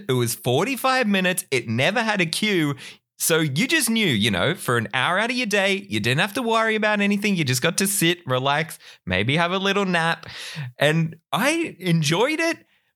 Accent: Australia; I'm an Australian.

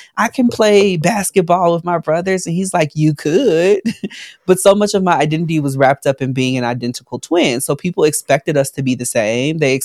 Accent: Chicago, Illinois, United States; now in Atlanta, United States; But my life growing up in Chicago was definitely, I'd say, the working class family. I'm the youngest of six children. I was born with an identical twin sister.

